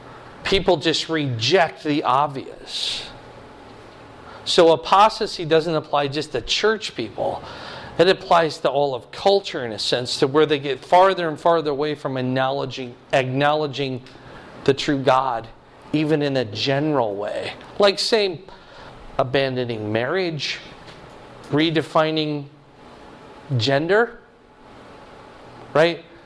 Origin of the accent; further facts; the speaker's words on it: Iowa, United States; I grew up in Iowa. Maybe you've heard of it. State of Iowa.